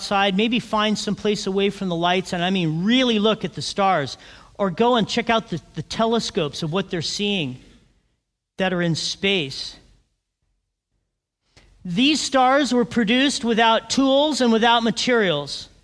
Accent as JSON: {"language": "English", "town": "Big Bear Lake", "region": "California", "country": "United States", "tie": "born or raised there", "said": "So as I grew up in Big Bear, my dad for a living built cabins in Big Bear."}